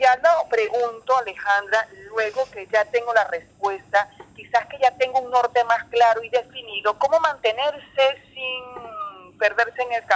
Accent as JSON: {"language": "Spanish", "country": "Venezuela", "said": "Ante un país como el nuestro, donde conoces parte de lo que es nuestro gentilicio, que somos quizás muchos venezolanos altamente trabajadores"}